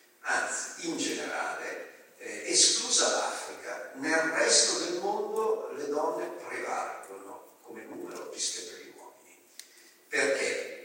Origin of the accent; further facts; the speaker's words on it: Vercelli, Piedmont, Italy; now in Milan, Italy; Io nella mia vita mi sono spostato di 75 km, dalla mia città natale, Vercelli, in Piemonte